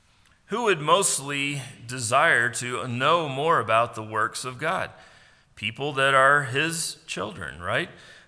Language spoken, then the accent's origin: English; New Hampshire, United States; I'm from New Hampshire and grew up with a lot of snow.